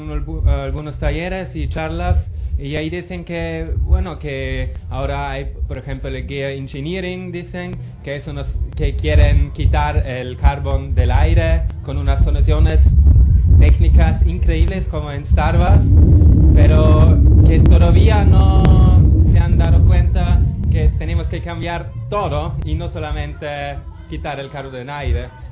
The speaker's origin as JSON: {"language": "Spanish", "region": "Vienna", "country": "Austria", "second_language": "Spanish", "said": "de Austria, Viena."}